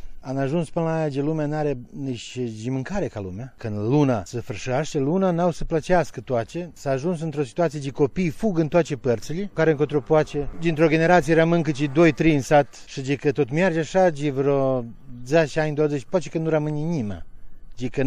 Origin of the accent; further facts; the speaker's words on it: Păzitoile, Southern and Eastern Serbia, Serbia; also born or lived in Osnișa; Da, aproape de aici. Deci am crescut în Păzitoile când am fost mic.